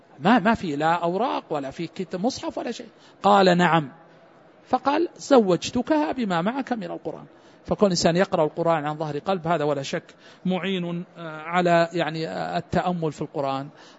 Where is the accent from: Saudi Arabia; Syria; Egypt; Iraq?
Saudi Arabia; التي تقام سواء هنا عندنا في المملكة العربية السعودية